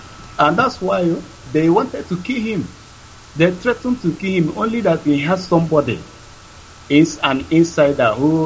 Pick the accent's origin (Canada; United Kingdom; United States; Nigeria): Nigeria; I am a Nigerian.